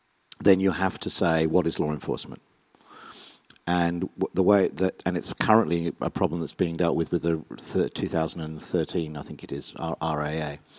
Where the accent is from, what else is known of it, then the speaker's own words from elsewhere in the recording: England, United Kingdom; now in Australia; as an English person living in Australia, most of that is complete mystery to me